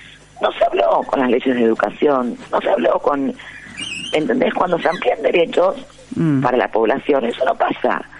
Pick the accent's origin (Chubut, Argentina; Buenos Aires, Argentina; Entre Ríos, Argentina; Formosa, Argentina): Buenos Aires, Argentina; Yo como bonaerense, si querés, me podría sentir gratificada